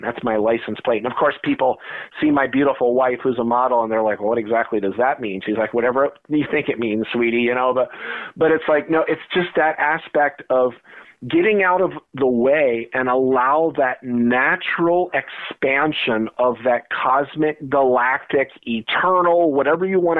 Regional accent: New Jersey, United States; a lot of my work lately is starting to get deeper into, you know, my childhood growing up in New Jersey.

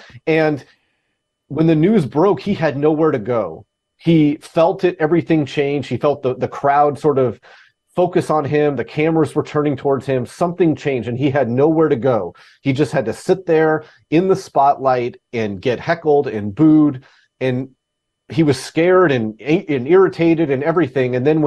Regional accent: Alaska, United States; I grew up in Alaska. I'm the worst fisherman ever

